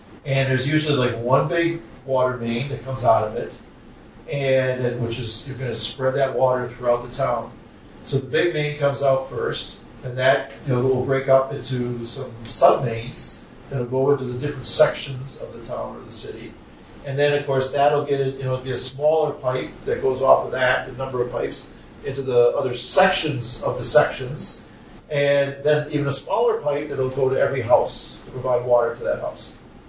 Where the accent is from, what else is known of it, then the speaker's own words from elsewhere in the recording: Milwaukee, Wisconsin, United States; I told you I come from Wisconsin, Milwaukee.